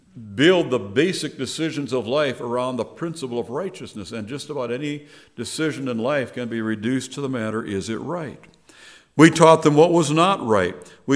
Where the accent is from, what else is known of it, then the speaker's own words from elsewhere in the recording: Wisconsin, United States; I grew up in the Bad River Reservation there in northwestern Wisconsin of the Ojibwe band the Lake Superior band of the Ojibwe Indians.